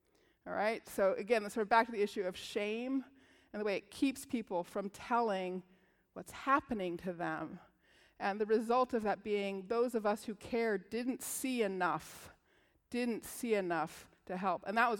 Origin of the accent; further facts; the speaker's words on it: California, United States; And her three kids and my brother and I, we grew up together in Southern California.